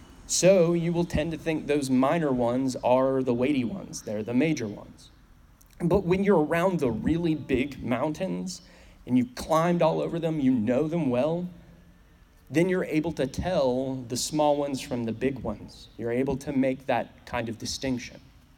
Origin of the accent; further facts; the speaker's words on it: Appalachia, United States; So I'm from Appalachia, not Appalachia. That's one of those minor things that I'm passionate about. It's Appalachia. No, just kidding. So we in Appalachia have decent sized mountains.